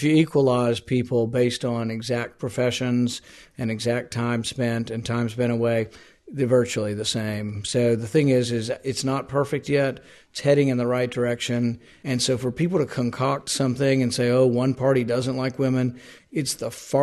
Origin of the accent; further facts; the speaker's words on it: Kentucky, United States; I'm from Kentucky, and I think it's a disaster.